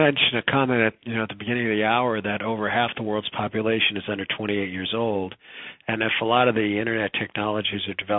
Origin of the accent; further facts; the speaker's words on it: United States; A, I'm an American